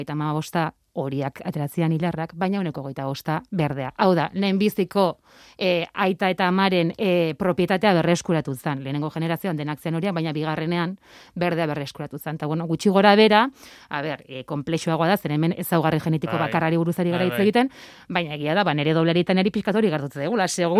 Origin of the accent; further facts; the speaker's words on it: San Sebastián, Basque Country, Spain; Ni Donostiarra naiz